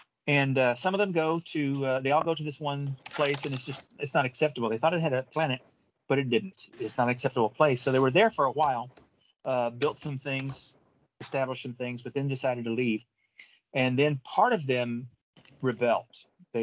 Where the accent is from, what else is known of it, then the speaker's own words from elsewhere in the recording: Texas, United States; also born or lived in Southern California; We were in Southern California, moved to back to Texas. I'm from Texas, moved back to Texas.